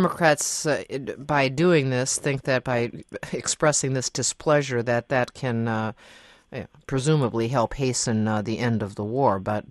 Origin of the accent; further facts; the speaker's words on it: Appleton, Wisconsin, United States; Hey, I'm from Appleton. That's what that's what we called it.